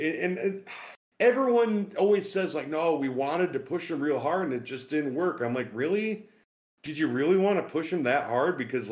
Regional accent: Wisconsin, United States; I was born and raised in Wisconsin, unfortunately.

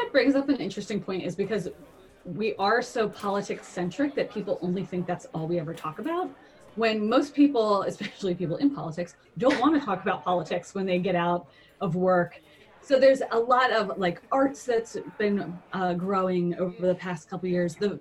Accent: Philadelphia, Pennsylvania, United States; I'm originally from Philadelphia

